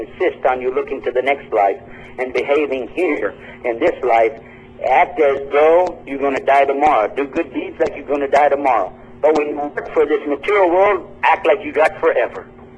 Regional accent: Texas, United States; I'm from Texas. We know what that means down there.

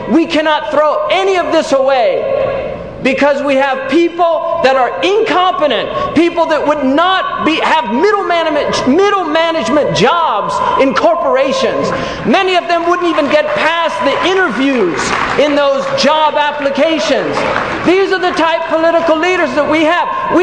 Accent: United States; I said, "I'm an American," and I raised my hands in mock surrender and said, "But I'm a peaceful American, and I represent the majority of Americans.

